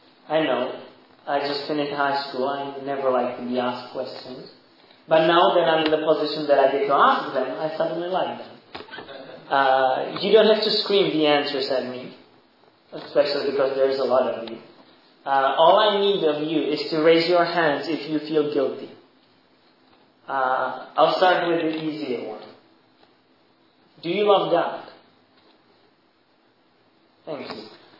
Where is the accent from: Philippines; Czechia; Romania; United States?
Czechia; I came here from the Czech Republic, which is a small country in the middle of Europe.